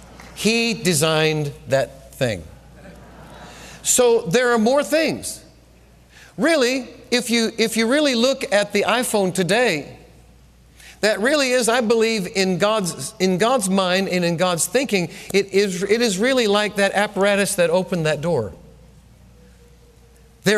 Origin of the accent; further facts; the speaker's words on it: Mineola, New York, United States; I said, when I was a child, I grew up in Mineola, Long Island.